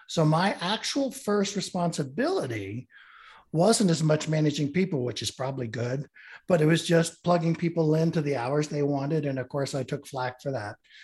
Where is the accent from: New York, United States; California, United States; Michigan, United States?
California, United States; YMCA in my hometown that I'd grown up in. I was a brat, you know, in every program, in the pool every night, all that fun stuff in Southern California.